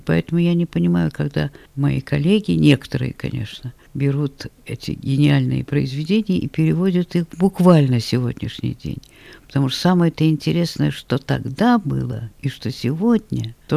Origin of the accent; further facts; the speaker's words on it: Moscow, Russia; born there; сыграть спектакли у себя на родине. Я рождена в Москве.